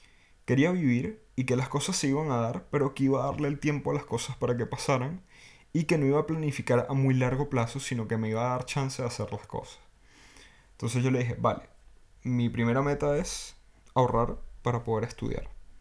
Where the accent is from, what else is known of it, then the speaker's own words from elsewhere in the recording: Caracas, Capital District, Venezuela; accent: Caracas; moved away; Y por alguna razón la gente espera que yo, siendo caraqueño, hable caraqueño cifrino. Y no, no es así. A veces sí que se me sale el caraqueño cifrino